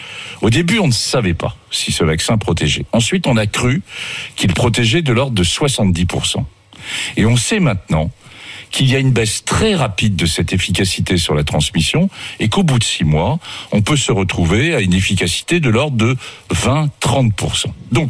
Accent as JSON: {"language": "French", "region": "Auvergne-Rhône-Alpes", "country": "France", "said": "je suis originaire du Cantal, vous le savez. J'en connais dans le Cantal"}